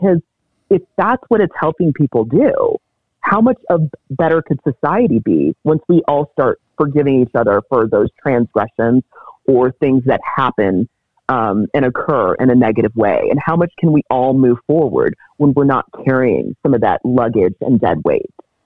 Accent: Cameroon; moved away; I'm an immigrant from Cameroon. So that last name is, it's tribal in respect and how it goes.

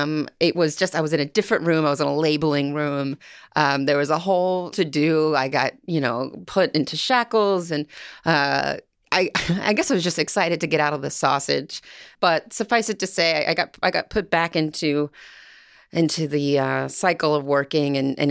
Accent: United States; The biggest, and I'm from America. I've never seen a gun like this.

